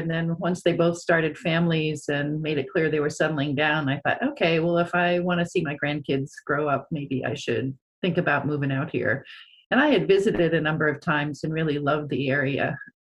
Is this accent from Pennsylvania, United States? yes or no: no; Maine, United States; now in Humboldt, United States; I'm originally from Maine, actually, and I have family roots that go back into the late 1600s there.